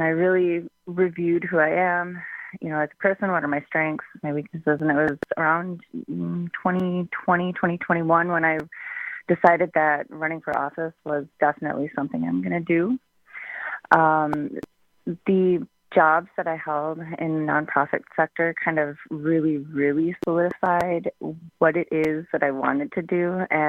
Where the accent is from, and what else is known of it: Merrill, Wisconsin, United States; born or raised there; also born or lived in Wausau